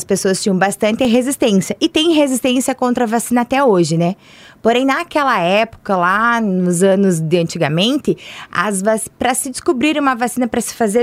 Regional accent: Pirapó, Rio Grande do Sul, Brazil; Pirapó, Rio Grande do Sul.

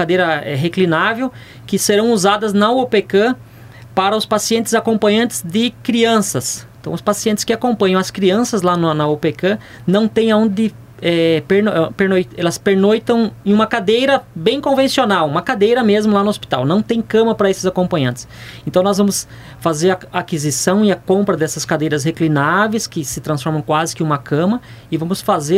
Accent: Marechal Cândido Rondon, Paraná, Brazil; para as pessoas entenderem que nós somos de Marechal, então nós servimos aqui também.

